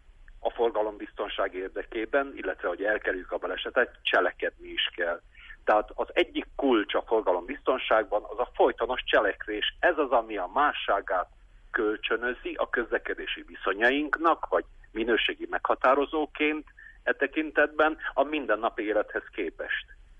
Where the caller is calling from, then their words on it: Odorheiu Secuiesc, Harghita, Romania; Székelyudvarhelyről vagyok